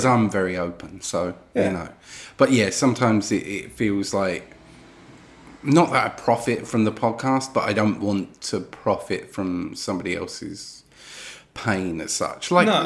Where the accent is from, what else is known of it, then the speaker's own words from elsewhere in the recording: United Kingdom; Being British as well.